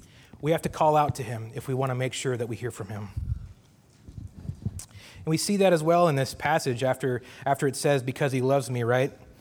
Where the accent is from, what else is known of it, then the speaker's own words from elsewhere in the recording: North Dakota, United States; And my hometown, I'm from North Dakota, which you'll probably pick up in my accent occasionally if you haven't realized that yet.